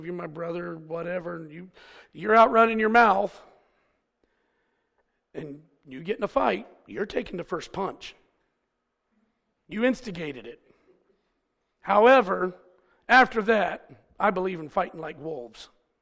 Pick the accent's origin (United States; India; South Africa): United States; Charleston, West Virginia; Well, you know, I really am a hillbilly. I'm from Charleston. That's where I was born.